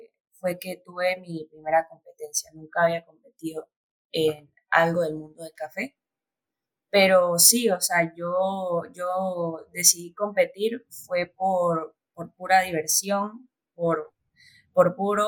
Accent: Panama; soy panameña, tengo 16 años

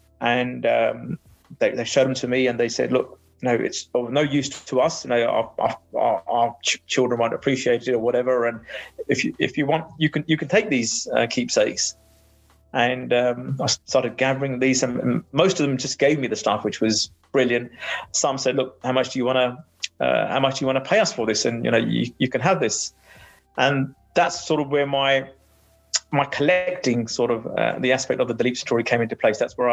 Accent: United Kingdom; born there; And I, as a British-born Sikh, had never heard of them.

